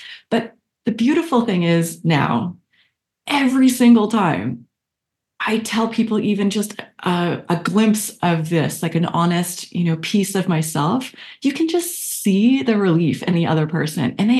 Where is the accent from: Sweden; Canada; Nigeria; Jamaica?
Canada; now in United States; And I'm originally from Canada, but now live in the US.